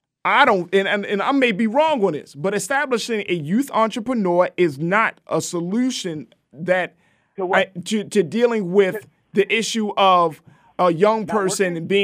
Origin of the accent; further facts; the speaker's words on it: Baltimore, Maryland, United States; I'm from, but oh, come on. I'm from Baltimore.